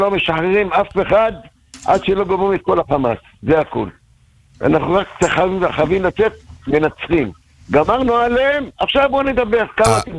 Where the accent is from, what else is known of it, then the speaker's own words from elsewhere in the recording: Tel Aviv, Tel Aviv District, Israel; לא, לא, בכל החיים שלי גדלתי בתל אביב.